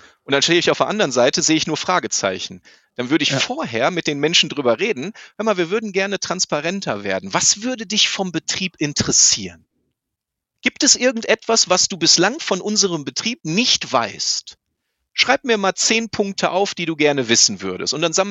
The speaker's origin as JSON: {"language": "German", "region": "North Rhine-Westphalia", "country": "Germany", "said": "ich komme ja aus dem Ruhrgebiet, hier gibt es ziemlich viele von Kalles."}